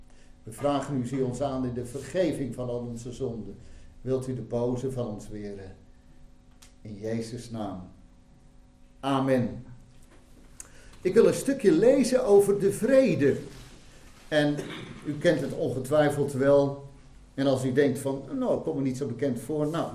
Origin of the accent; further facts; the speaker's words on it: Garderen, Gelderland, Netherlands; Ik kom uit Garderen